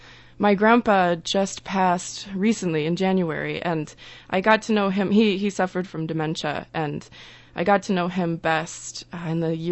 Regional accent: Florida, United States; now in Wisconsin, United States; But I didn't see snow until I moved up here.

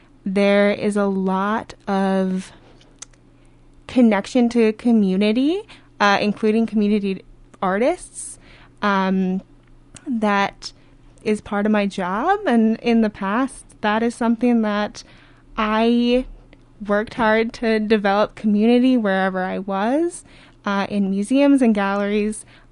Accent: Minnesota, United States; also born or lived in New Hampshire; So I grew up in Minnesota in the cities. I went to college for history and art history. I then moved out to New Hampshire for grad school and was out there for a while

